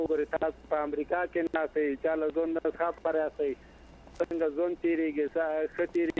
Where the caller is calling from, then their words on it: Baghlan, Afghanistan; له بغلان مې درته زنګ وهله